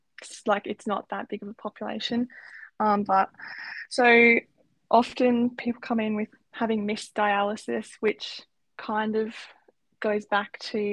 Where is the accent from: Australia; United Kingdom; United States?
Australia; Queensland; because I'm like from Queensland, we're used to the humidity